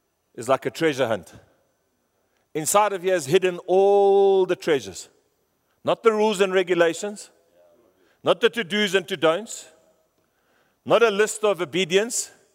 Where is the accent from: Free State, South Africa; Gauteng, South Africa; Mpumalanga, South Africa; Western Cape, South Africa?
Gauteng, South Africa; Pretoria; When I grew up in Pretoria, this is how we worshiped.